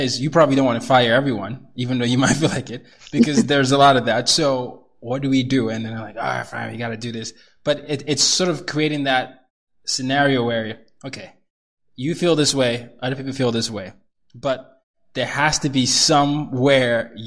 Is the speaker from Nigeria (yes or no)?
yes; Nigeria; because she's half Nigerian. I'm Nigerian.